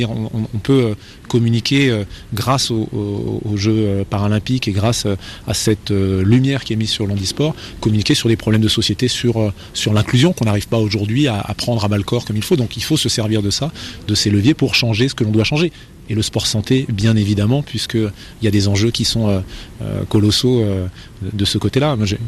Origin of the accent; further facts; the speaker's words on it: United States; Je viens du fin fond des États-Unis